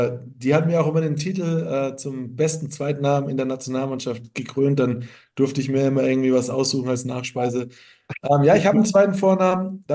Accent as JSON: {"language": "German", "town": "Rattelsdorf", "region": "Bavaria", "country": "Germany", "tie": "born or raised there", "said": "Die gab es bei uns in Rattelsdorf."}